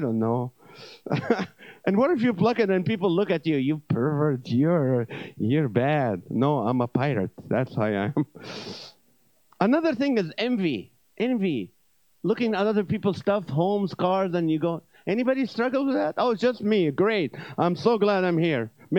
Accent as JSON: {"language": "English", "country": "Kuwait", "tie": "born or raised there", "said": "I grew up in Kuwait."}